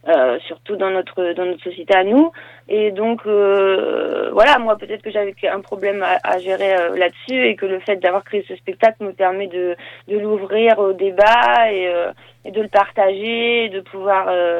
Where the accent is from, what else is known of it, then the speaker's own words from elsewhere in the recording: Normandy, France; Mais je viens quand même de Normandie, donc...